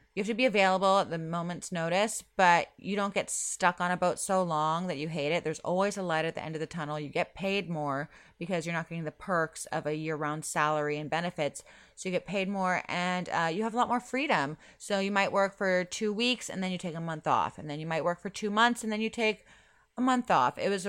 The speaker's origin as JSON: {"language": "English", "region": "Florida", "country": "United States", "said": "And I'm from Florida, so I like shells."}